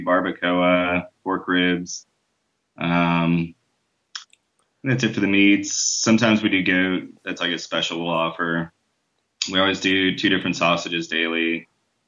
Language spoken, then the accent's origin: English; Austin, Texas, United States; Yeah, I'm from Austin.